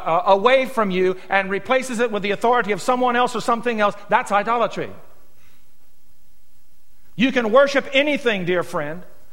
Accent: the South, United States; I was raised in the South.

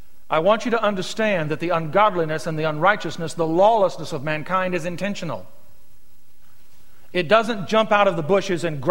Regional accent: the South, United States; I was raised in the South.

